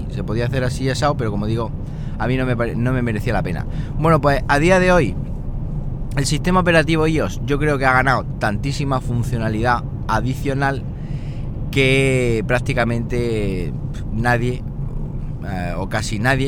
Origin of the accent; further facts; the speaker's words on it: Siles, Andalusia, Spain; Yo he estado en el pueblo, ahí en Sile, Jaén. Yo soy de Sile, Jaén, no sé si lo sabéis.